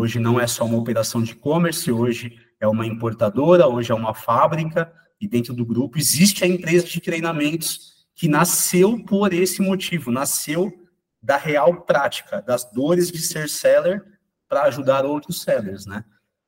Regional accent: Jundiaí, São Paulo, Brazil; A gente é aqui de Jundiaí, né?

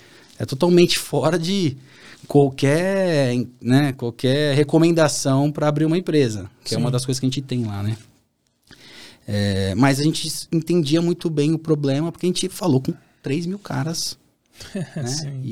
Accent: São Paulo, Brazil; born there; natural de quem vem da periferia de São Paulo, né? Nasci no Campo Limpo, aqui em São Paulo

